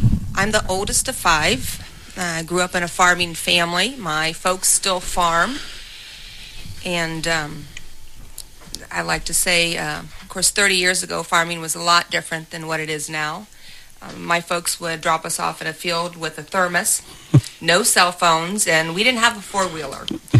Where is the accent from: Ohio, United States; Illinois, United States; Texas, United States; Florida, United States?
Ohio, United States; No, actually, I grew up in Paulding County, a little bit okay. North here. Spent the first 18 years of my life there, but I've been coming to Mercer County, Salina, since I was 13.